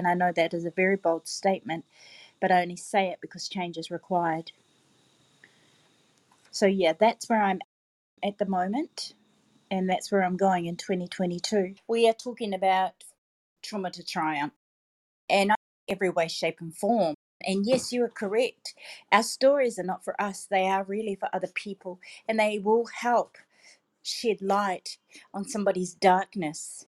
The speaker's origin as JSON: {"language": "English", "country": "New Zealand", "lives_now": "Gold Coast, Australia", "said": "I am from New Zealand, but I live in Australia on the Gold Coast."}